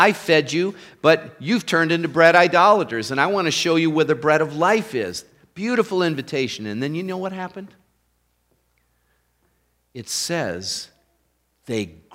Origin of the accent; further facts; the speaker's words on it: East Lansing, Michigan, United States; that I had never even heard of growing up in East Lansing, Michigan, that I had visited once or twice in my entire life.